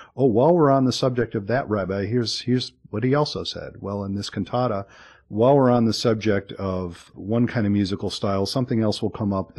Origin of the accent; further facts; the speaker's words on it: United States; As an American Jew, we so partake in our surroundings, and it's quite traditional to do that.